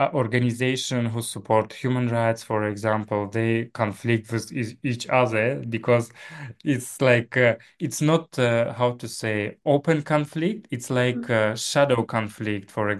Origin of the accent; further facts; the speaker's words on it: Tajikistan; I'm from Tajikistan.